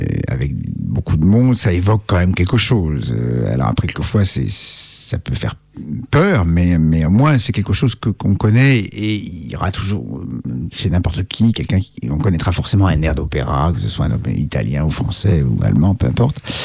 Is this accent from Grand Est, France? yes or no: yes; Strasbourg, Grand Est, France; moi, je suis strasbourgeois et je dois dire que malheureusement, je ne suis pas germaniste. C'est-à-dire que j'étais élevé dans une famille qu'on appelle ça les Français de l'intérieur. En Alsace.